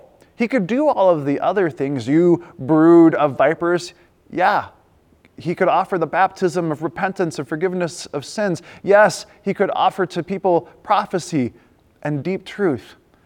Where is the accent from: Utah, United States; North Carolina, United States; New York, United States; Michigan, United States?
Utah, United States; Then he played for the Utah Jazz, just south of my hometown, where with Karl Malone, he perfected the pick and roll.